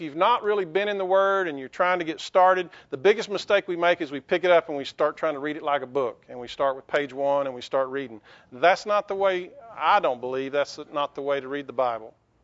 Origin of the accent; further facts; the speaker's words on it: Abilene, Texas, United States; from Abilene.